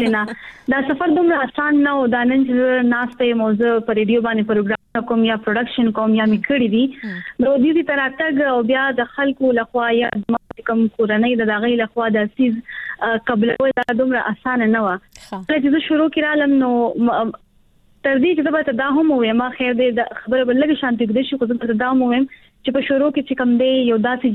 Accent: Khyber Pakhtunkhwa, Pakistan; زه چې کوم دی خیبر پختونخوا نو خاص ضلع سره تعلق ساتم

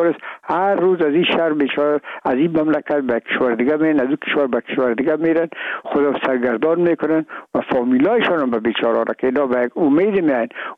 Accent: Afghanistan; ما افغان هستیم

